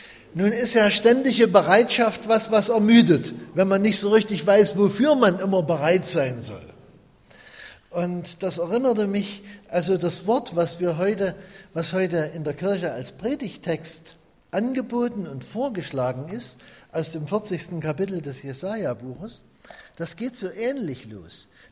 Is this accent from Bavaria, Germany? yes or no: no; Lichtenstein, Saxony, Germany; Ich komme aus einer Kleinstadt in Sachsen, Liechtenstein, falls Sie jemanden kennt, in der Nähe von Zwickau.